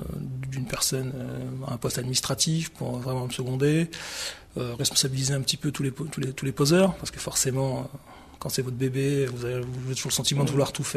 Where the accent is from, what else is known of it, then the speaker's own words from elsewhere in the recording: Aubervilliers, Île-de-France, France; ça fait 8 ans que je suis sur le territoire de pleine commune. Je suis parti à Villetaneuse. Je suis revenu à La Courneuve. Je suis originaire d'Aubervilliers, donc encore une commune du territoire.